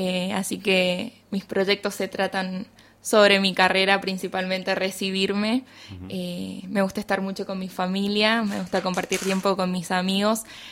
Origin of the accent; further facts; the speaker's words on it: Mendoza, Argentina; esta tradición que nos identifica como mendocinos